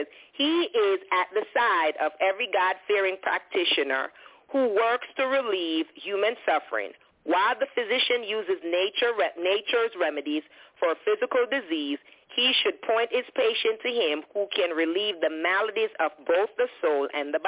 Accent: Jamaica; when I was growing up in Jamaica, they have a saying

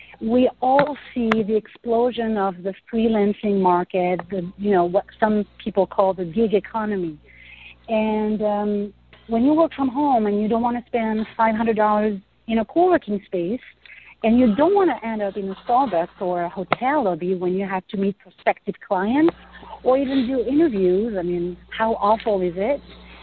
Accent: Paris, Île-de-France, France; English is a second language; moved away as an adult; also born or lived in Silicon Valley; now in New York, United States; But roughly, I was born and raised in Paris. I moved in 99 to Silicon Valley.

